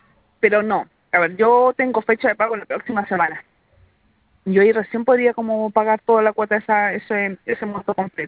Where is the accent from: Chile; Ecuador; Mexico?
Chile; Chillán, Ñuble; yo soy cariñuble de Chillán